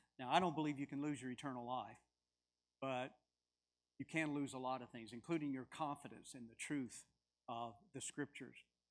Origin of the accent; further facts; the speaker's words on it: Mississippi, United States; Even though I was born and reared in the Bible Belt, you know, we're referred to as a Bible Belt in this part of the U.S. I was raised in Mississippi. Even though that, I wasn't raised in the church. Never went to church as a child.